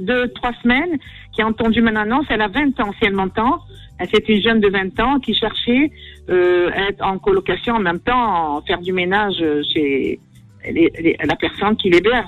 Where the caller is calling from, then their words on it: Île-de-France, France